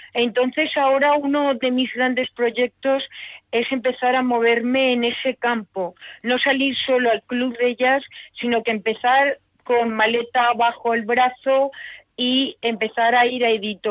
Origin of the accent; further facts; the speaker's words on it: Valencia, Valencian Community, Spain; en Valencia. Sí, en nuestra ciudad, que yo soy valenciana.